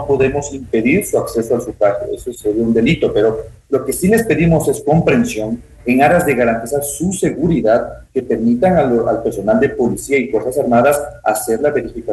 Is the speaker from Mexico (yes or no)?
no; Ecuador; es nuestra obligación como ecuatorianos